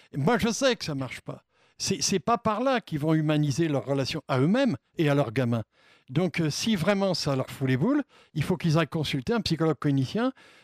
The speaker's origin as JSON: {"language": "French", "town": "Avignon", "region": "Provence-Alpes-Côte d'Azur", "country": "France", "said": "moi je suis d'Avignon, je suis sur Avignon"}